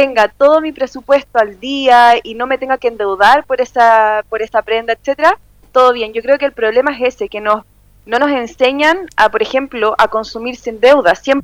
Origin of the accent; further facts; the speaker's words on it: Chile; Si vivo en Chile, soy chilena.